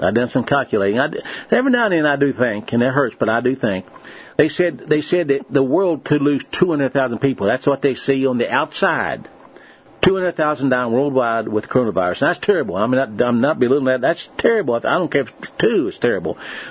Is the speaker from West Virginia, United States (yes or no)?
yes; Monterville, West Virginia, United States; I was born and raised in Monterville, West Virginia. A little coal mining camp. I literally born there, a little three-room, four-room shack. It's still there.